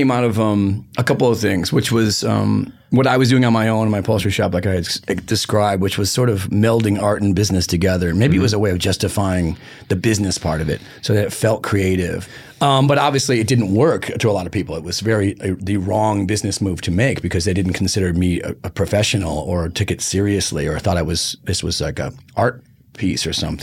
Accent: Detroit, Michigan, United States; I mean, I like country music all right, but I'm not from Nashville or wherever. I'm from Detroit

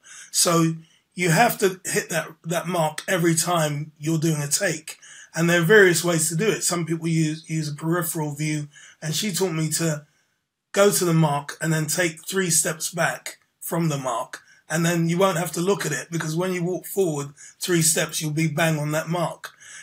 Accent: Camden Town, London, United Kingdom; I grew up in Chalk Farm, Camden Town. I was born in Camden Town, Camden Square, and then I grew up around, you know, a mixture of a triangle of Camden Town, Regent's Park, and Chalk Farm.

